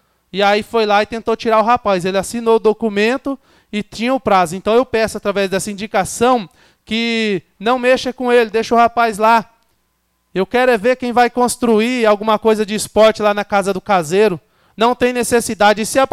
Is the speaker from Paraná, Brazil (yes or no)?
yes; Itaúna do Sul, Paraná, Brazil; eu cresci no município de Itaúna, sou de Itaúna do Sul